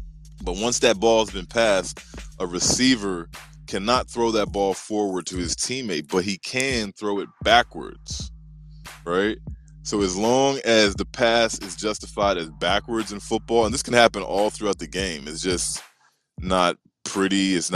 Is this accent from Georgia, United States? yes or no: yes; Atlanta, Georgia, United States; born there; watch your fucking mouth if you talk about me like I'm not from the South. I was born in Atlanta.